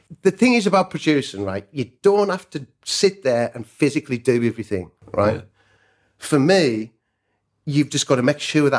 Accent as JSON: {"language": "English", "region": "North West England", "country": "United Kingdom", "said": "Mate, I'm a welder from Cumbria."}